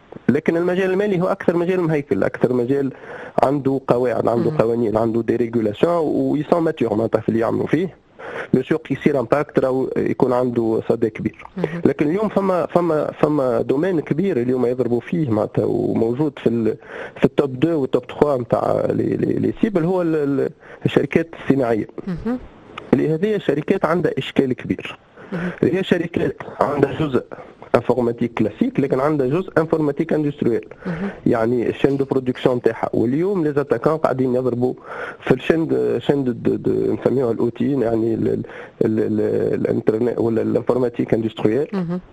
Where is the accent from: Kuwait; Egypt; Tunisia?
Tunisia; اليوم عندنا في تونس عندنا الوكاله الوطنيه للامن السيبراني